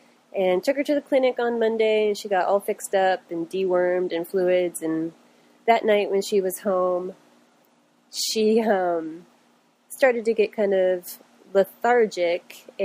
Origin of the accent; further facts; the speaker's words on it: Washington, United States; now in American Samoa; I grew up in Washington State, but with the Park Service, I moved around quite a bit throughout the Pacific Northwest and Southwest, and more recently to the South Pacific in American Samoa.